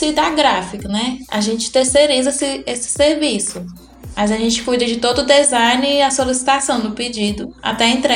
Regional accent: Fortaleza, Ceará, Brazil; Em Fortaleza.

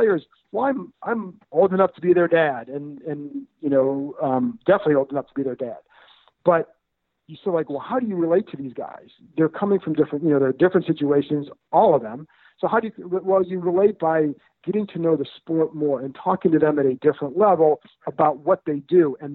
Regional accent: Cleveland, Ohio, United States; Major League is a favorite of mine because I grew up in Cleveland.

